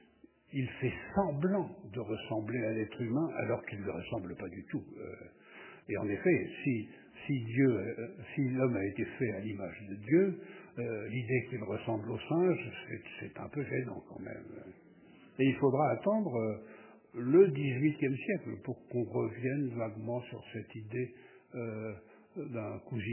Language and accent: French; Normandy, France; Quand j'étais petit, il me faisait peur, c'est ma région d'origine, l'Orne.